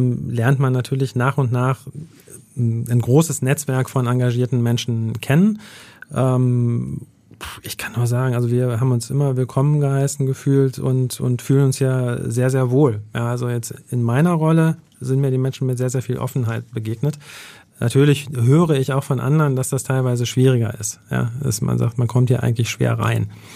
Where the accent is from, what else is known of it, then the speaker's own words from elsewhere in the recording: North Rhine-Westphalia, Germany; now in Hamburg, Germany; ich habe mich, glaube ich, selten so sehr als Ostwestfale gefühlt, wie seitdem ich hier in Hamburg bin